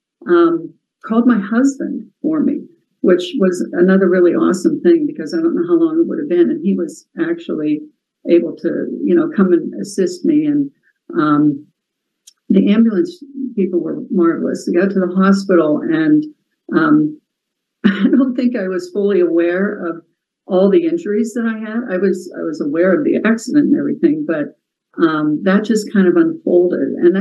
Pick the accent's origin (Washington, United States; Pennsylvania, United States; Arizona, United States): Pennsylvania, United States; Penn Hills; also born or lived in Florida; Well, I was born in Florida. My dad was in the Air Force, and shortly, around 5 years old, we ended up moving back to Pennsylvania, where I grew up, and Penn Hills, to be exact.